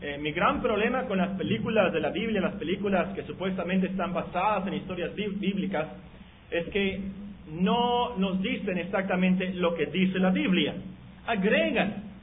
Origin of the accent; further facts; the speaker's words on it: Mexico; Acuérdate de nosotros, Señor, como pueblo, como mexicanos, Señor, por nuestra nación.